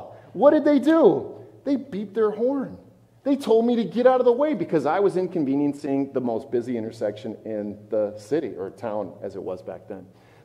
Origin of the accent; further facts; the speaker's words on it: Forest Lake, Minnesota, United States; And one day, driving through my hometown of Forest Lake, this thing literally died in the middle of the busiest intersection, right at 61 and Broadway in Forest Lake